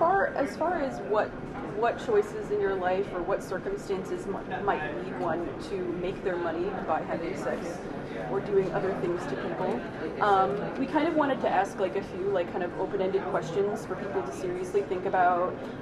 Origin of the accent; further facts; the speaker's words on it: Boston, Massachusetts, United States; That's Katie. We're from Boston.